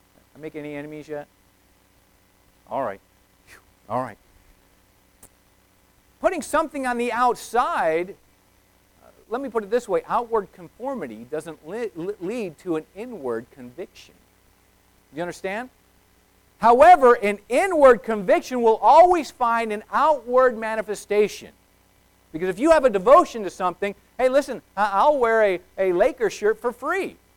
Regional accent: Tucson, Arizona, United States; Now, I grew up in Tucson, Arizona

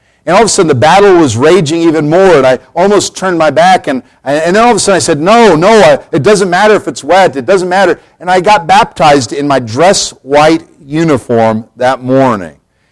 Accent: Council Bluffs, Iowa, United States; also born or lived in Colorado; After that, my parents, both of them, at 4 years of age, we moved from Colorado to Iowa, to Council Bluffs, Iowa.

